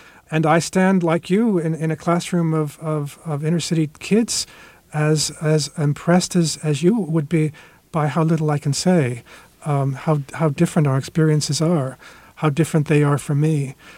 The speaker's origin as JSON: {"language": "English", "country": "Mexico", "lives_now": "China", "said": "Well, I have come here as a Mexican Catholic to tell you that, in fact, I am you."}